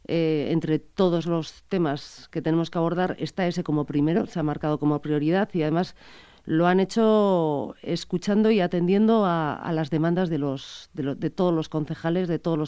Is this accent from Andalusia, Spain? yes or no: no; Basque Country, Spain; que es algo que llevamos mucho tiempo demandando los vascos, casi desde que somos vascos